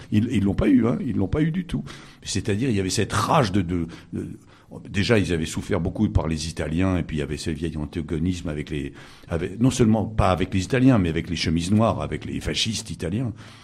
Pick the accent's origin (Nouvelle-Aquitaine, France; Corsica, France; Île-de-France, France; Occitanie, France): Corsica, France; parce qu'ils sont battus comme des fous dans la résistance, hein, chez nous, en Corse.